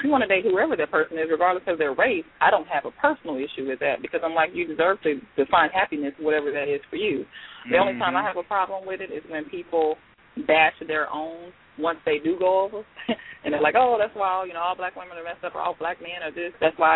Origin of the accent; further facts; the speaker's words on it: Houston, Texas, United States; I'm from Houston.